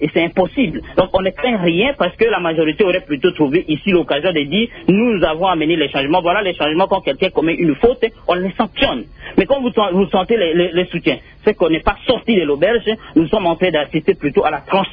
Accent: Kinshasa, DR Congo; alors que chez moi, à Katakom, il n'y a aucune route à Kinshasa

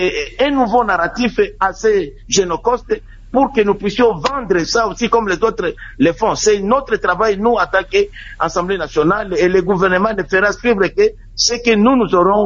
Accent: Walikale, North Kivu, DR Congo; Moi, je suis de Walikale. Je vous dis qu'il y a eu déjà des génocides chez moi depuis presque plus de 50 ans.

